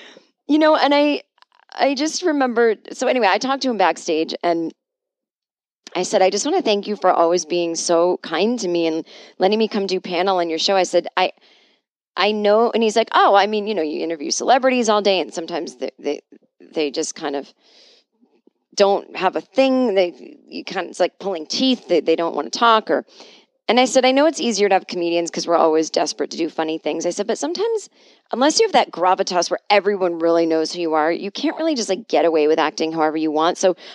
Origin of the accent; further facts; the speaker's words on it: Boston, Massachusetts, United States; I grew up in Boston. I grew up Catholic.